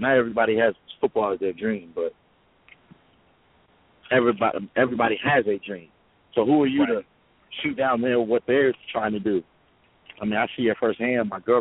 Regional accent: Indianapolis, Indiana, United States; moved away; also born or lived in Connecticut; growing up in Naptown, Indiana, for the abbreviation, but it's Indianapolis, Indiana, and then moving to Connecticut where nobody really knew me

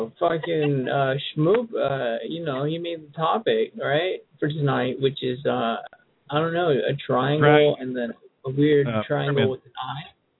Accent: Texas, United States; Fucking, I'm from Texas. Nigga, I've had every jerky there is.

